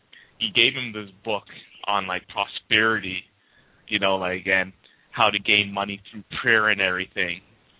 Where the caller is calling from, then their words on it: Canada; I'm calling from Canada. And basically, where I live, like, there's a growing Ethiopian community where I live.